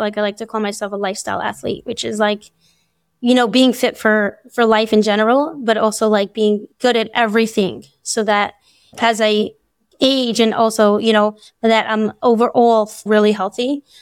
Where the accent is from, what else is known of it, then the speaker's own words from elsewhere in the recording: New York, United States; moved away as an adult; now in Phoenix, United States; I live in Phoenix, Arizona. I grew up in New York with a big family of seven siblings, and I went to the Bisacaba neighborhood. I moved to Arizona about 6 years ago with my family.